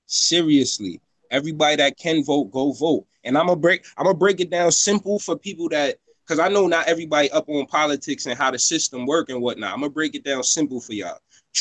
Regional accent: Jamaica; My family came from Jamaica. We wasn't from here. We came from Jamaica.

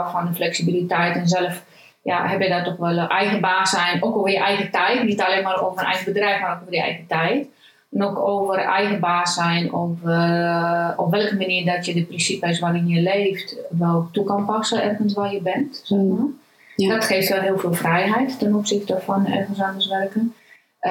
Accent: Romania; Dutch is a second language; now in Netherlands; Ik ben Roemeense van afkomst. Ben ruim 27 jaar geleden naar Nederland gekomen.

